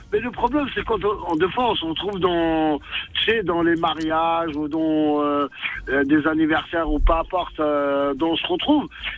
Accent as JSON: {"language": "French", "country": "Algeria", "tie": "born there", "said": "Moi, je suis né en Algérie."}